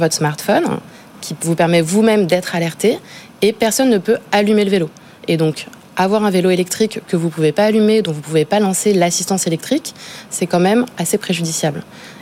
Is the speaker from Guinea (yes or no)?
no; Paris, Île-de-France, France; Fils grandit à Paris, j'ai grandi à Paris.